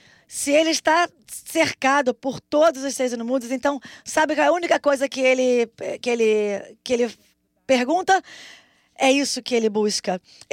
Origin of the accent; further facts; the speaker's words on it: Australia; Eu cresci na Austrália, então isso é a coisa mais comum a fazer.